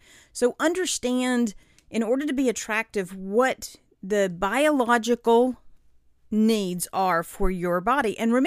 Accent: the South, United States; I am from the South and you have to put on your lips.

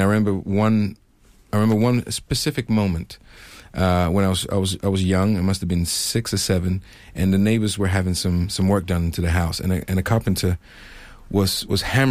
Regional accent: Ghana; also born or lived in France; I was born in Ghana, Ghanaian mother and a French father. So I have roots in Europe and in Africa. But my early stages in life was spent in Ghana.

